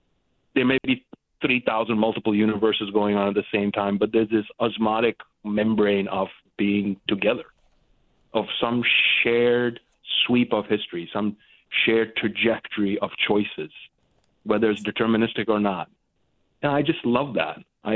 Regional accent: Pakistan; also born or lived in Turkey; I grew up in Pakistan and Turkey. I'm Turkish and Pakistani.

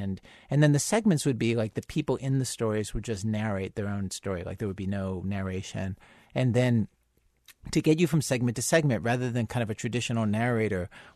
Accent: Baltimore, Maryland, United States; And I grew up in Baltimore and went around to all the places.

